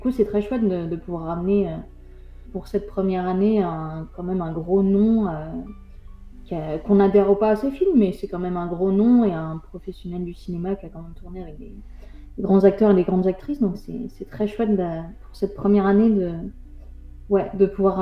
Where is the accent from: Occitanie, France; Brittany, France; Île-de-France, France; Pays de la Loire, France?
Pays de la Loire, France; Nantes; Encore une fois, mon côté chauvin. parce que je suis nantaise